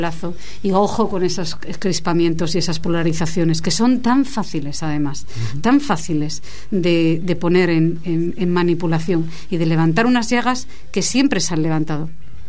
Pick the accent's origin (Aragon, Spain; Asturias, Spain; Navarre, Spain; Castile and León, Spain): Asturias, Spain; soy asturiana, del norte de España